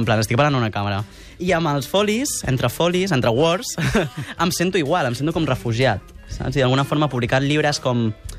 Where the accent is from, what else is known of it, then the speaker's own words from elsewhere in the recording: Olot, Catalonia, Spain; sóc d'Olot. O sigui, sóc de la Catalunya profunda, d'Olot.